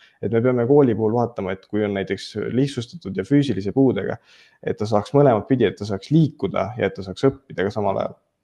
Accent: Tartu, Tartu County, Estonia; kuna ma olen ikkagi Tartust pärit

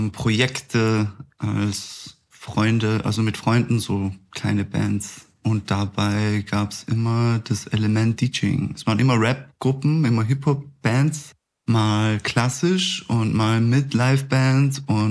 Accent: Tyrol, Austria; moved away as an adult; now in Vienna, Austria; ersten 18 Jahre, das muss ich kurz überlegen, fast 19 Jahre in Tirol verbracht, genau.

